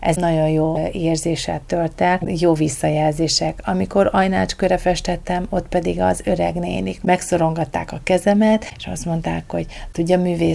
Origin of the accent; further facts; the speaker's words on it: Szeged, Csongrád-Csanád, Hungary; born there; ahol én élek, és ahova születtem Szegeden